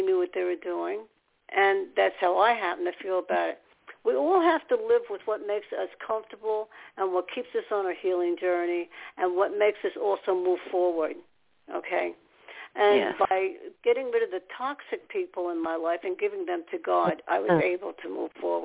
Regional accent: New York, United States; I'm a New Yorker, and all my so-called fathers, people came from New York.

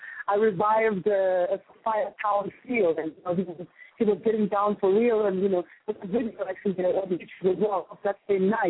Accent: South Africa; And as a South African, honestly, we are a bit confined, and you know, because we were kind of stuck here for a long time

